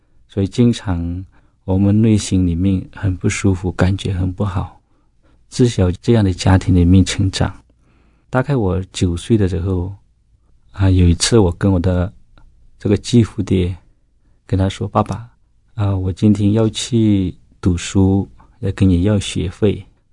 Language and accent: Chinese; Myanmar; 我自己是在缅甸出生的啊